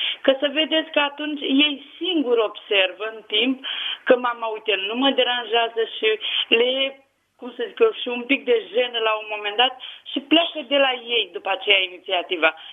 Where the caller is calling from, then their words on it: Tulcea, Tulcea County, Romania; de la Tulcea